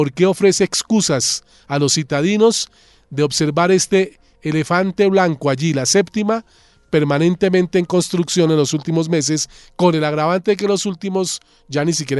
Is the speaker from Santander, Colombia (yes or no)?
no; Bogotá, Colombia; que en suma casi que somos todos los bogotanos